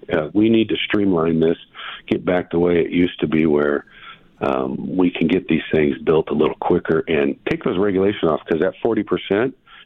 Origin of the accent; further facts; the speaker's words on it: Sierra Vista, Arizona, United States; So, you know, I'm from Sierra Vista.